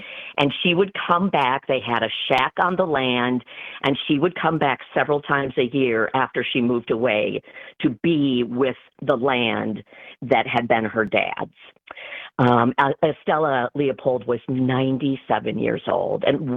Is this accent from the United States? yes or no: yes; Wisconsin, United States; I am from Shawano County originally